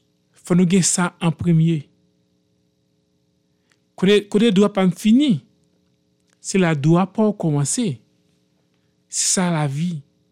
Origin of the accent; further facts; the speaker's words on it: Haiti; en tant qu'Haïtien qui vit à l'extérieur.